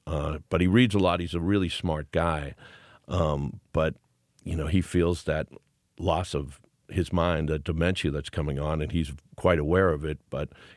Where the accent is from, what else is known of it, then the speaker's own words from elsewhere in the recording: Boston, Massachusetts, United States; accent: Boston; I'm originally from Boston, and you might be able to hear it.